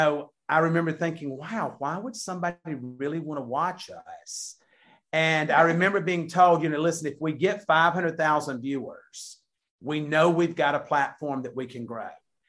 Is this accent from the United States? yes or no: yes; the South, United States; And I said, yeah, but we're from the South.